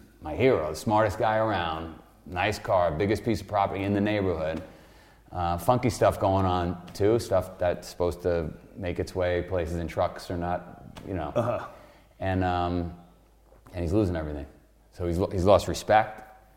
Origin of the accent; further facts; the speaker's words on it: Queens, New York, United States; I grew up in Queens, mm-hmm. Italian neighborhood.